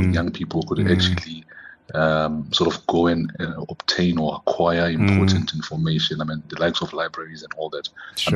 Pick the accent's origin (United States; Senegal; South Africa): South Africa; Katlehong, Gauteng; You know that area, yeah. That's where I was born. That was where I was actually brought up.